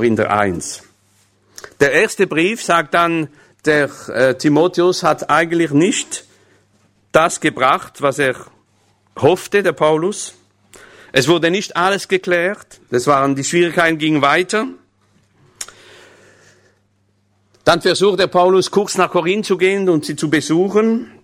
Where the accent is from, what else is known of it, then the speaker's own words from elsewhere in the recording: France; German is a second language; Für mich ist das schwierig, denn es ist Deutsch, ja. Und ich bin Franzose.